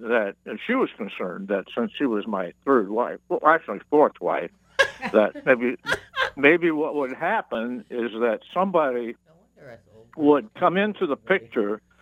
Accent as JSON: {"language": "English", "country": "United States", "said": "And I'm an American."}